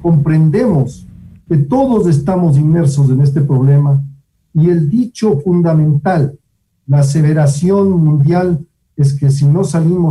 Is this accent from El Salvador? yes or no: no; Ecuador; mi deseo como persona y como ecuatoriano es que estén disponibles para nosotros